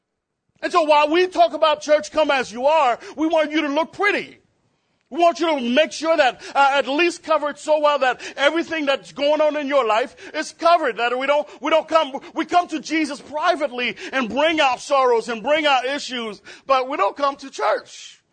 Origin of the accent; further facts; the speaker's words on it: Haiti; As a young kid growing up in Haiti, I would grab a couple of cans, a couple of my friends, and we would begin to play.